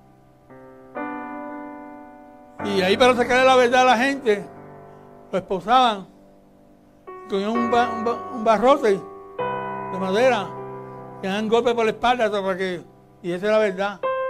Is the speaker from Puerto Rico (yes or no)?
yes; Puerto Rico; Sí, yo soy de Puerto Rico.